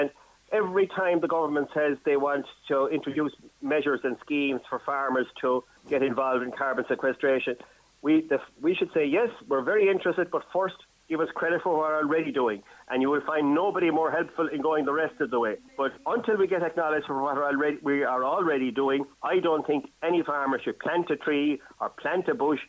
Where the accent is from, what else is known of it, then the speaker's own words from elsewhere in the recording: Ireland; I'm an Irishman